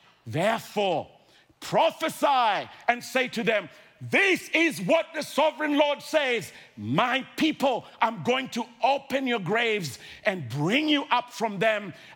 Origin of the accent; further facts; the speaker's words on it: Minneapolis, Minnesota, United States; And I said, I come from Minneapolis.